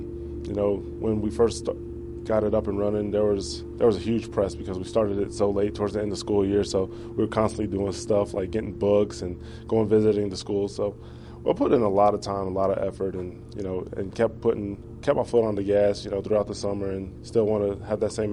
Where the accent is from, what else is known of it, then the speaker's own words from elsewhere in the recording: Miamisburg, Ohio, United States; now in Denver, United States; I volunteered to be a TA back in the elementary and middle schools back in my hometown of Miamisburg, Ohio